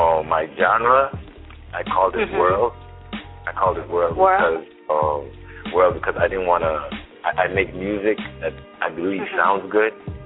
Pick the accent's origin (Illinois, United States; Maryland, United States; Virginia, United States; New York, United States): Illinois, United States; Chicago; born there; now in Arlington, United States; Right now, I'm in Texas, Arlington, and that's my home. That is my home. And it was in 1990 I was born in Chicago.